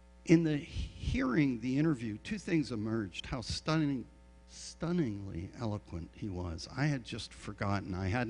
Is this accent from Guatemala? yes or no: no; Ireland; I'm Irish. I'll punch your lights out. That's who I am.